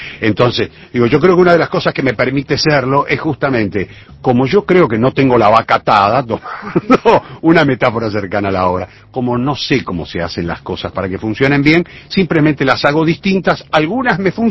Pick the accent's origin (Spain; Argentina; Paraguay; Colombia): Argentina; sobre todo en mi país, no tanto en Uruguay, que tiene una tradición de teatro romántico muchísimo más fuerte y muchísimo más importante que la Argentina, que hemos tenido como esa otra onda más del realismo